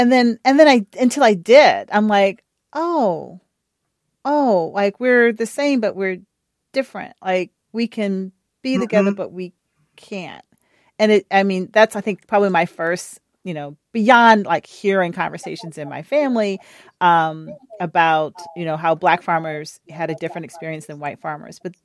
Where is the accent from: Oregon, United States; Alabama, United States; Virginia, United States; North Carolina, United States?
Virginia, United States; I grew up in Southern Virginia. And mm-hmm. in kindergarten, in a rural farming community, right?